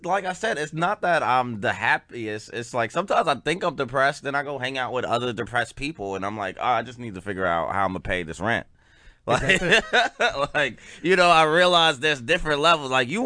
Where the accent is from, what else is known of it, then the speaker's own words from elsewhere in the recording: South Carolina, United States; I grew up in South Carolina.